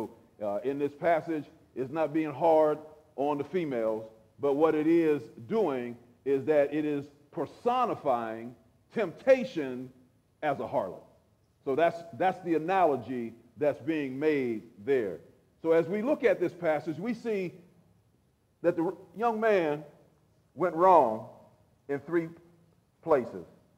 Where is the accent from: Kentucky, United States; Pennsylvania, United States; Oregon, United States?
Pennsylvania, United States; Braddock; I grew up in Braddock